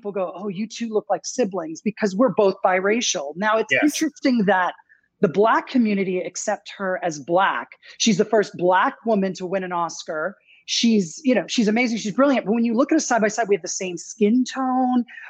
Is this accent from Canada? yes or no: yes; Canada; moved away as an adult; now in United States; because I came to the States when I was 19 and I went to NYU. That's where I felt awkward. I didn't feel weird growing up in Canada.